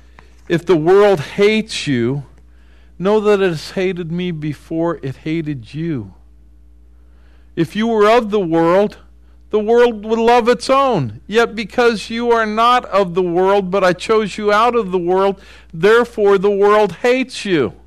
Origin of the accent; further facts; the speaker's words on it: Canada; I'm Canadian. I'm speaking to all you Canadians now, eh?